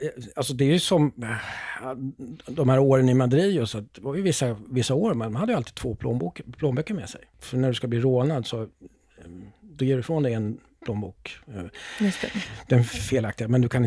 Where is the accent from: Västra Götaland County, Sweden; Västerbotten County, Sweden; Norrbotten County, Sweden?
Norrbotten County, Sweden; now in Uppsala, Sweden; Jag är liksom född och uppvuxen då i Norrbotten och så sen till Uppsala. Och jag har egentligen aldrig lämnat Uppsala.